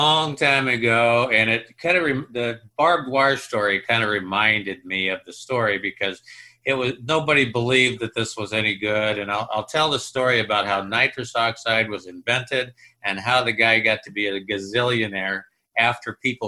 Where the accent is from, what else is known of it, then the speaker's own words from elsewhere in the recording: Midwest, United States; I know just exactly which one you're talking about because I'm from the Midwest.